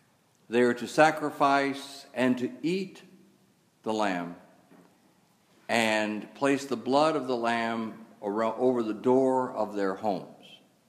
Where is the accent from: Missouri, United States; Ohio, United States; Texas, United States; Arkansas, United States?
Texas, United States; but I grew up in Texas, and we had a few deserts in Texas.